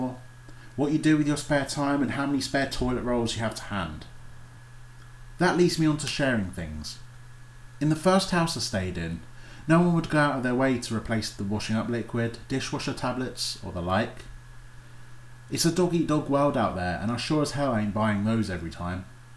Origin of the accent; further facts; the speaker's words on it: Potters Bar, East of England, United Kingdom; I never moved away for university, so this was my first break away from Potter's Bar, my hometown.